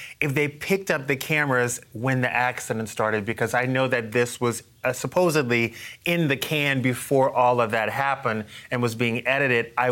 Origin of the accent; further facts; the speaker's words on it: Louisiana, United States; You can go to Baton Rouge. You can go to Lafayette. You can go to my hometown of Roe Bridge. You don't have to leave the state.